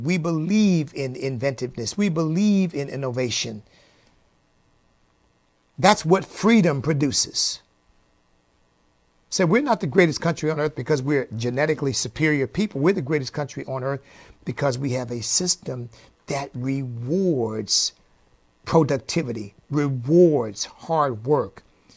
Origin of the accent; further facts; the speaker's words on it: United States; But I don't want to live in Israel. I'm an American.